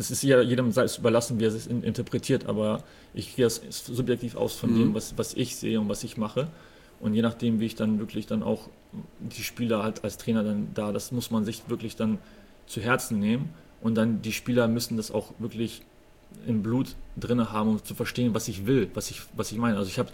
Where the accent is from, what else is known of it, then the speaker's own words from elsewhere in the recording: West Germany, Germany; ich bin halt im Osten geboren, im Westen aufgewachsen, im Westen studiert.